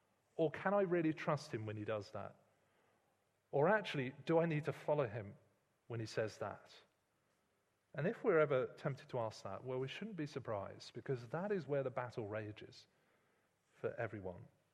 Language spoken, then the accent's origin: English; London, United Kingdom; I was brought up to talk in South London